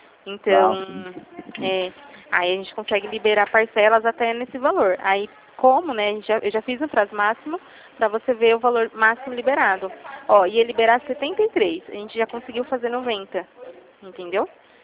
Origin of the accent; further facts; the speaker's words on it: Jundiaí, São Paulo, Brazil; Eu sou de Jundiaí.